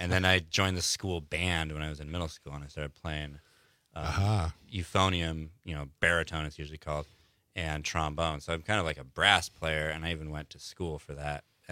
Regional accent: Cortez, Colorado, United States; I grew up. I'm from Colorado. I grew up in Cortez, Colorado. Cortez, moved out here for school.

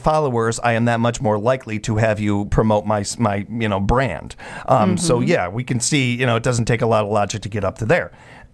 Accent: United States; I can do that because I have had practice doing it being an American.

